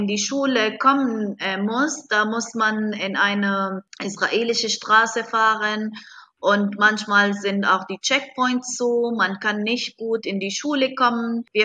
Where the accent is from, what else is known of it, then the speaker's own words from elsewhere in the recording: Beit Jala, West Bank, Palestine; born there; German is a second language; Ich bin hier in Bet Jalla geboren und ich arbeite auch in Bet Jalla an die deutsche Schule Talita Kumi.